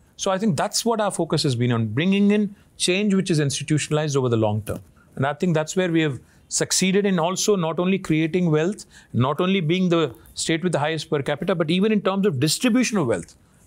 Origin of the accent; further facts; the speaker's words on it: Hyderabad, Telangana, India; मैं जो हैदराबाद में एक पला बड़ा लड़का